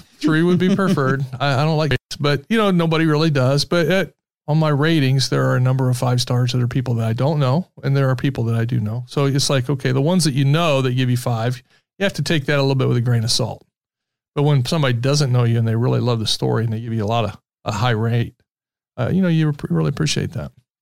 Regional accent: Indiana, United States; obviously growing up in Central Indiana myself, I'm intensely familiar with Indianapolis Motor Speedway and the Indy 500.

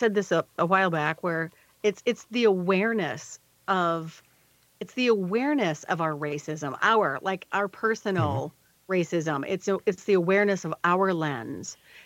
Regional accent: United States; a white person growing up in America.

